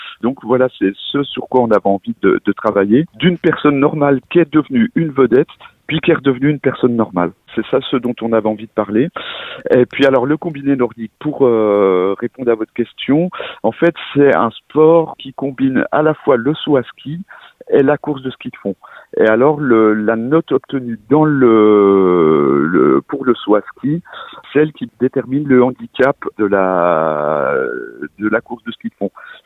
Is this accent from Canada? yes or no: no; Bourgogne-Franche-Comté, France; nous, on est les deux de Franche-Comté. Moi, je suis du Jura et Charles est du Doubs.